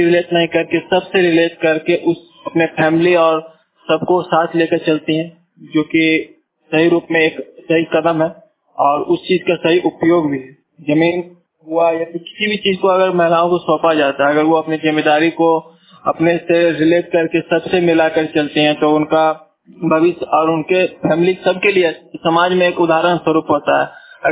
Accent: Jammu, Jammu and Kashmir, India; और मैं जम्मू जिले का रहने वाला हूँ।

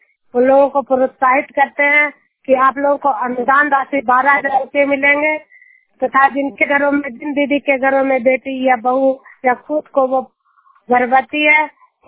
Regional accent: Juniyar, Bihar, India; मैं नालंदा जिला के जुनियार गांव की निवासी हूँ

